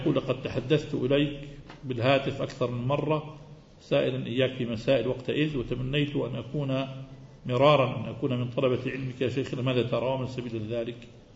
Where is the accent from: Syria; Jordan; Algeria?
Jordan; البوضة عندنا في الأردن هي الآيس كريم التي تؤكل